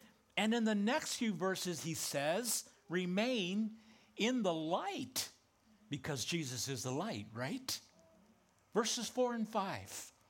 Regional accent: California, United States; I grew up in Southern California and lived there up through my early adult years.

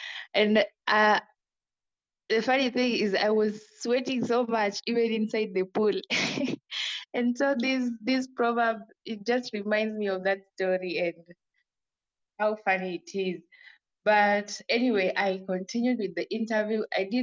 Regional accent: Kenya; from Kenya.

